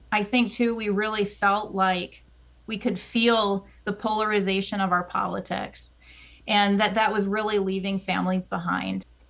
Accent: Traverse City, Michigan, United States; It is the largest congressional district in Michigan, and it's where I grew up. So I grew up in Traverse City in Sheboygan, like you said, fifth generation.

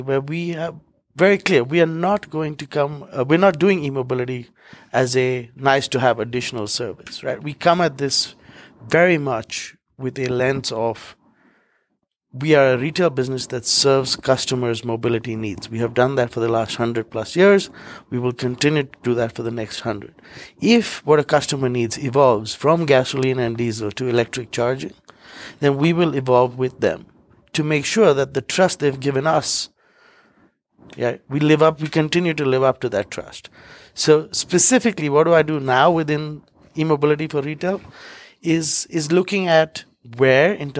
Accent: India; moved away as an adult; now in Europe; So I'm Indian by origin. I was born and brought up in India, a family of entrepreneurs. I have lived and worked in Europe since 2001, actually.

